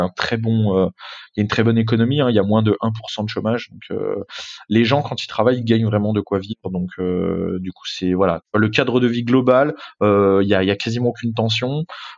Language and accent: French; France; moved away; Ça veut pas dire que j'oublie que je suis français ou quoi. Je vais pas renoncer à ma nationalité française.